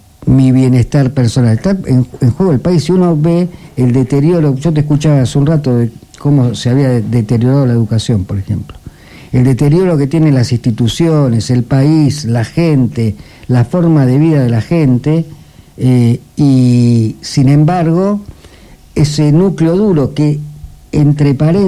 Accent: Avellaneda, Buenos Aires Province, Argentina; Entonces, yo soy oriundo de Avellaneda, cerca de Quilmes, de Florencio Varela, de Lanús, de Lomas

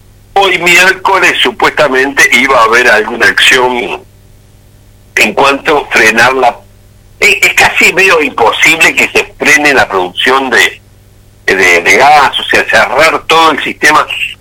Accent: Patagonia, Argentina; Quienes somos patagónicos y nos damos cuenta que, por ejemplo, hay un yacimiento

